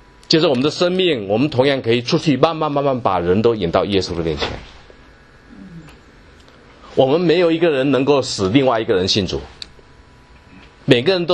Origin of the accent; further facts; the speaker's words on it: Zhangzhou, Fujian, China; born there; 我出生在福建漳州，不知道大家知不知道，在漳州有个女排训练基地